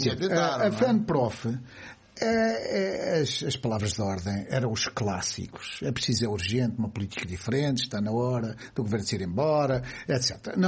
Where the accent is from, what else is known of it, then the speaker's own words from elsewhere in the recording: Ribatejo, Portugal; Eu que era professor no Ribatejo, que eu também sou ribatejano nesse aspecto